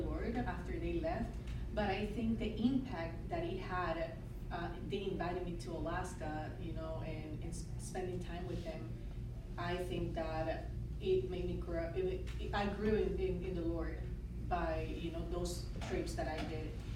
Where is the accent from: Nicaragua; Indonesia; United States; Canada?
Nicaragua; So, as I don't know if everyone knows, but I'm from Nicaragua